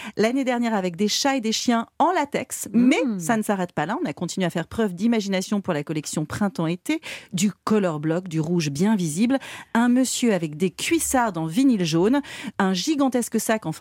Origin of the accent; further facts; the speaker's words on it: Paris, Île-de-France, France; born there; Je suis née à Paris, mais je ne ressemble pas à une Parisienne.